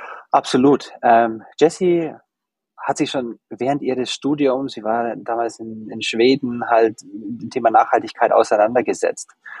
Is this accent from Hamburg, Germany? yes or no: no; Nuremberg, Bavaria, Germany; accent: slightly rolling R; also ich komme ursprünglich aus Nürnberg. Ich habe deswegen auch so ein leicht rollendes R.